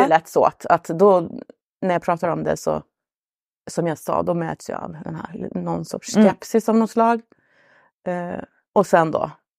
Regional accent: Luleå, Norrbotten County, Sweden; jag är från Luleå i Norrbotten.

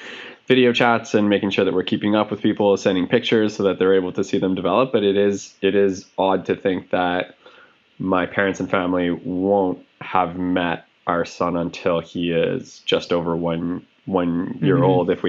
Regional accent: Montreal, Quebec, Canada; Well, so I'm originally from Montreal.

